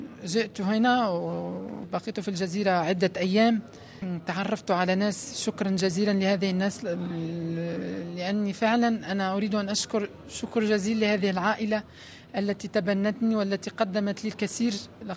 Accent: Tunisia; now in Lampedusa, Italy; احنا الأفارقة والمهاجرين، يعني اللي هم الموجودين الحين بلمبدوزة، وانا مثلا من تونس

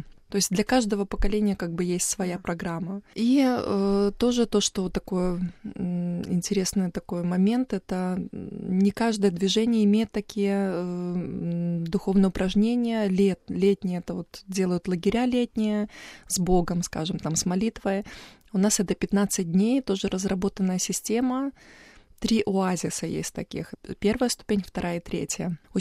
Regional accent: Belarus; это у нас в Беларуси мы проводили, правда, с Беларуси ездили в Польшу или там в Германию, в разные страны.

